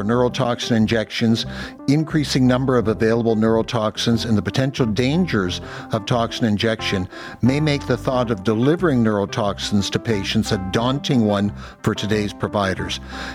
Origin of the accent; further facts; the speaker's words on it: Canada; And I'm Canadian